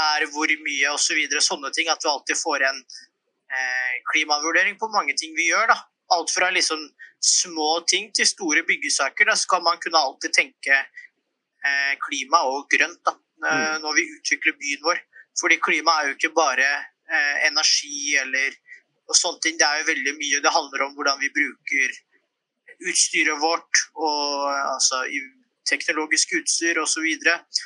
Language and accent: Norwegian; Drammen, Buskerud, Norway; er jo egentlig blitt veldig mye bedre enn da jeg vokste opp i Drammen.